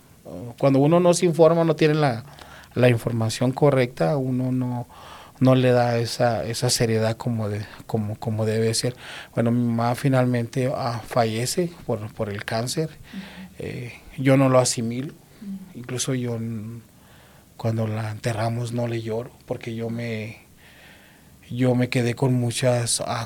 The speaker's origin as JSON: {"language": "Spanish", "town": "Ciudad Juárez", "region": "Chihuahua", "country": "Mexico", "tie": "born or raised there", "said": "Es originario de Ciudad Juárez, Chihuahua."}